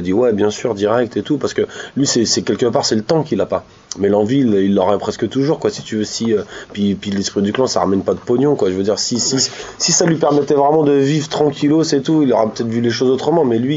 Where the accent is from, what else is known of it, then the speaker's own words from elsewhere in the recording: Île-de-France, France; je suis parisien, même si j'ai jamais vécu à Paris intramuros, moi j'ai toujours été en banlieue.